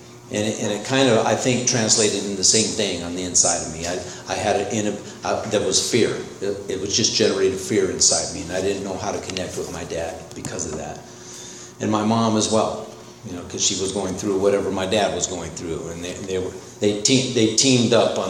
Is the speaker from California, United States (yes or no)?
yes; Laguna Beach, California, United States; I'm from Laguna Beach. I wasn't born there, but that's all I remember. And my dad was one of the first professors hired at UCI Irvine.